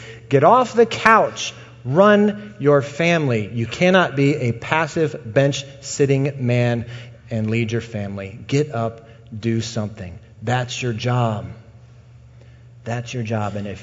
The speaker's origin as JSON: {"language": "English", "town": "Washington", "region": "District of Columbia", "country": "United States", "tie": "born or raised there", "said": "I grew up in Washington, D.C., and we moved to Iowa in the fall, and we didn't know anybody."}